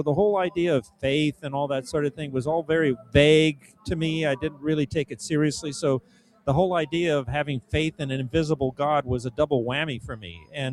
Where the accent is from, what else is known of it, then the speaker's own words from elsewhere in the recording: Los Angeles, California, United States; born there; I was born in East L.A.